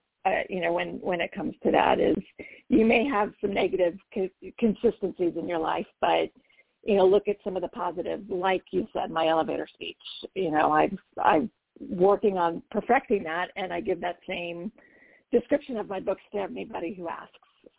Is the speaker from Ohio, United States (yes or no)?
no; Roswell, Georgia, United States; I grew up in Roswell, Georgia.